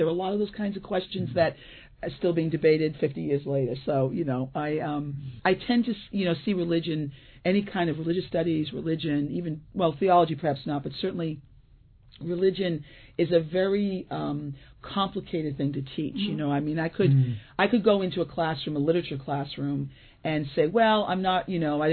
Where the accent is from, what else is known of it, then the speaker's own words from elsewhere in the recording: Boston, Massachusetts, United States; I grew up in Boston, and I went to a school called Boston Latin.